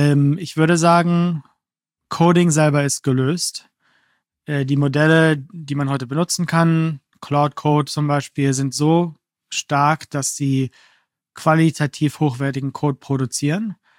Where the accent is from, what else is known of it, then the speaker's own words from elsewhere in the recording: Aalten, Lower Saxony, Germany; Ich bin aufgewachsen in Aalten bei Hannover. Ganz, ganz kleines Dorf, damals vielleicht 2000 Leute.